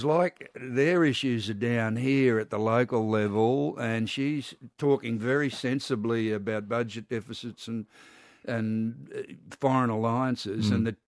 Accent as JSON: {"language": "English", "country": "Australia", "said": "introduced myself. I'm from Australia."}